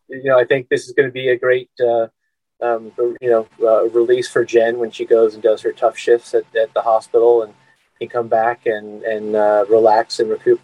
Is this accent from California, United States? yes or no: no; Scottsdale, Arizona, United States; Yeah, so we're from Scottsdale, Arizona, and our entire boating experience, probably from 2012 to 2019-ish, was on a mid-sized lake just north of Phoenix, Arizona, Lake Pleasant.